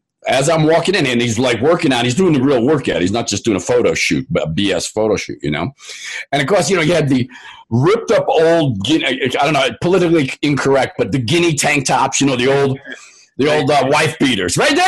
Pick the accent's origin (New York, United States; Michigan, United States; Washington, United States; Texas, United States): New York, United States; Massapequa Park; I'm Massapequa Park. Yeah, I went to Burner High School.